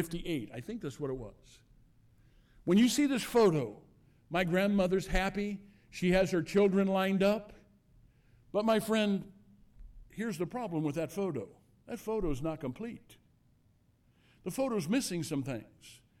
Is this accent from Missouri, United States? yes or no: yes; St. Louis, Missouri, United States; born there; I was born in St. Louis because they went over to a specialist, St. Louis Maternity Hospital